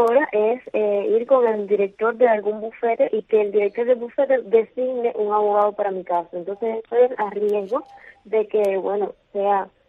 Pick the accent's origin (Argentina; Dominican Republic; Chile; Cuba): Cuba; porque soy cubana